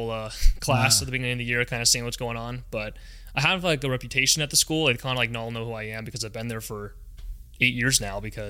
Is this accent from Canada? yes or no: no; California, United States; Yeah, so I grew up in Placid County my whole life, either Newcastle or Loomis, pretty much lived there my whole life.